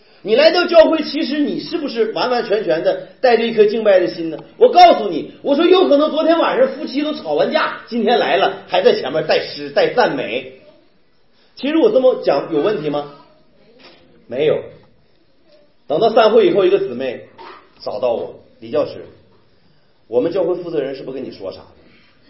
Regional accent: China; 但是呢，我们中国人又不得不把这些客套的话说出来，

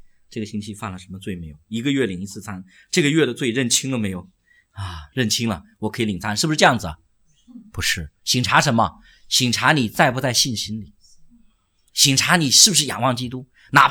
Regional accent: China; 但我们中国人基本上不习惯用支票，对吧？

